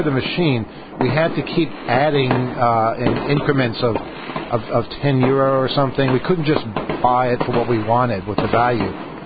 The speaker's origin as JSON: {"language": "English", "region": "New York", "country": "United States", "said": "I like it because, you know, I'm from New York and I like gritty cities"}